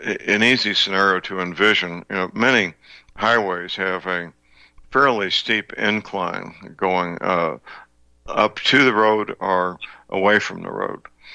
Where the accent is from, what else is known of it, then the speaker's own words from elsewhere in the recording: Texas, United States; you could be in Florida or Maine or Washington State, Missouri, my home state, Texas.